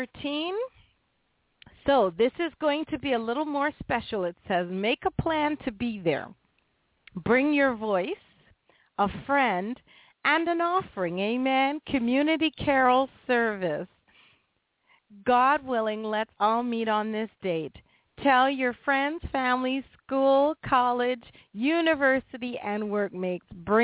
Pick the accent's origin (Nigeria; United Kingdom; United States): United Kingdom; London; born there; this is where I was born. I was born in London, England.